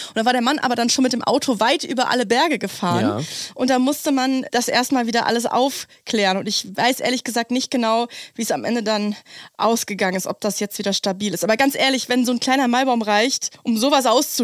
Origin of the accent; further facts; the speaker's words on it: North Rhine-Westphalia, Germany; vor allem so in meiner Jugend im Kölner Umland.